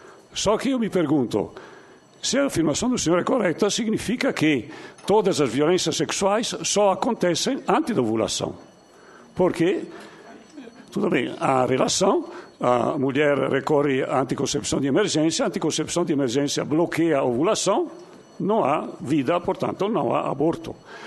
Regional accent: Italy; Portuguese is a second language; moved away as an adult; now in Brazil; eu sou natural da Itália, brasileiro também, a partir de vim para o Brasil em 74

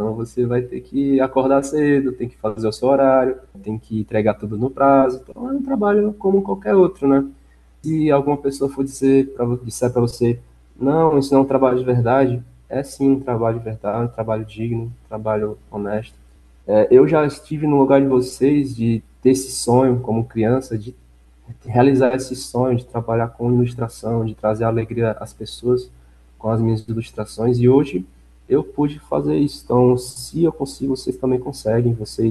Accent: Fortaleza, Ceará, Brazil; Eu sou de Fortaleza, Ceará, nascido aqui, criado aqui, ainda resido aqui.

